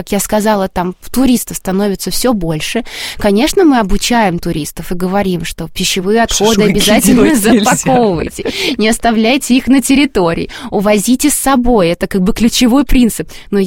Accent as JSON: {"language": "Russian", "town": "Volgograd", "region": "Volgograd Oblast", "country": "Russia", "tie": "born or raised there", "said": "Я действительно родилась в Волгограде, я тоже жила рядом с прекрасным водным объектом, рекой Волгой"}